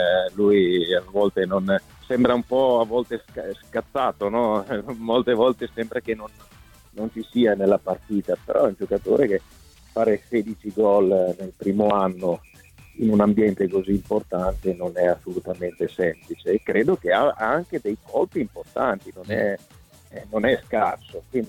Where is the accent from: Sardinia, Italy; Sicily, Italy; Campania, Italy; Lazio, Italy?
Lazio, Italy; Rome; e essendo anche romano non è così semplice quando iniziano a avercela con te